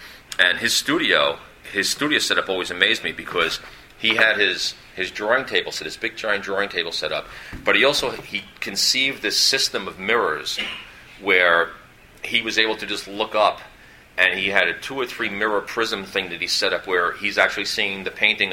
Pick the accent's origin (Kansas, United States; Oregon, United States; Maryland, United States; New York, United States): New York, United States; New York City; I know that since I grew up in New York City, there's a place called the Art Students League